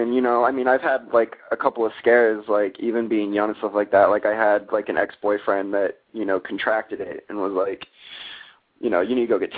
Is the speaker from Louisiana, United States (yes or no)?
no; Seattle, Washington, United States; now in Augusta, United States; But I'm originally from Seattle, and I kind of consider like Washington my hometown.